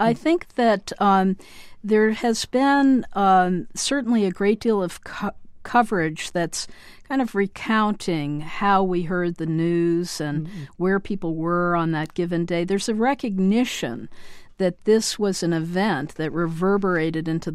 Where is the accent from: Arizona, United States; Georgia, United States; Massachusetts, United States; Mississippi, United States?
Massachusetts, United States; Amherst; I grew up in Amherst, yes.